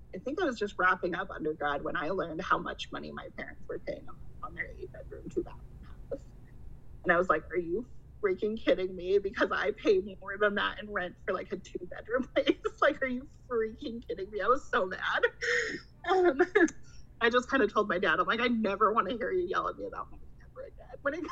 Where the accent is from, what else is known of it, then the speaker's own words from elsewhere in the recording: Missoula, Montana, United States; Growing up in Montana, even in Missoula, because Missoula is only like an hour north of Pinesdale